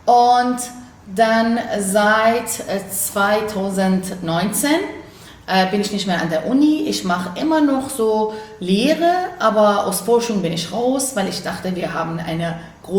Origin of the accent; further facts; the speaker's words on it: Iran; German is a second language; moved away as an adult; also born or lived in Berlin, Germany; now in Germany; wir sind so in Berlin geboren. Als wir 5 Jahre alt waren, sind wir wieder in den Iran zurückgekehrt. Und mit 25 sind wir wieder nach Deutschland so zurückgekommen